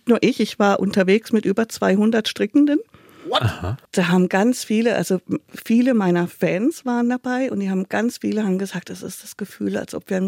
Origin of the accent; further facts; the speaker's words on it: Freiburg, Baden-Württemberg, Germany; born there; now in North Frisia, Germany; ich bin ein Freiburger Bobbele, gebürtig, bin aber seit 3 Jahren stolze Nordfriesin und glückliche Nordfriesin. Ich war auch noch nicht einmal zurück im Süden.